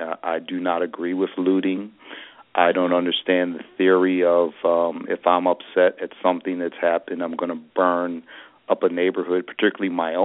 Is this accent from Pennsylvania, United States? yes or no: yes; Philadelphia, Pennsylvania, United States; I know when I was young growing up in Philadelphia, we used to have police officers that walked the beat.